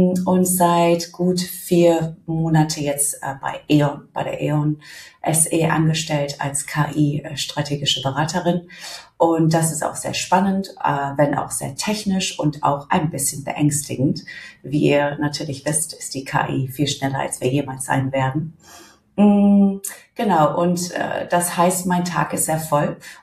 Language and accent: German; United Kingdom; German is a second language; now in Germany; ich bin Britin, das stimmt. Allerdings schon sehr, sehr lange in Deutschland. Habe mir auch die Sprache gut aneignen können auf dem Weg meines Aufenthalts.